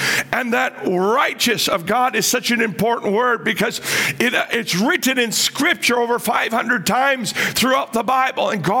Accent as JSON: {"language": "English", "country": "Canada", "said": "we are from Canada"}